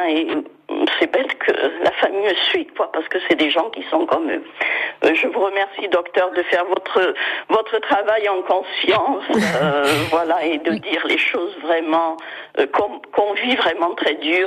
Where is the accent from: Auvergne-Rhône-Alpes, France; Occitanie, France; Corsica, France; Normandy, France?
Corsica, France; Mais vous savez comment on dit chez nous en Corse